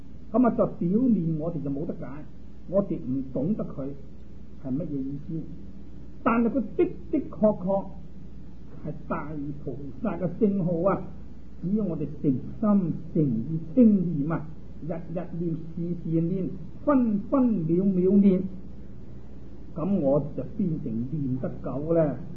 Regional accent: China; 就例如我们中国人都有他这个姓，有他这个名

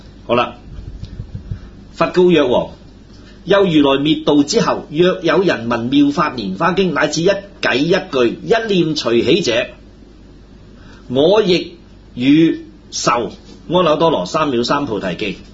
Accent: China; 唔一定係我哋中國人咁嘅樣喎。

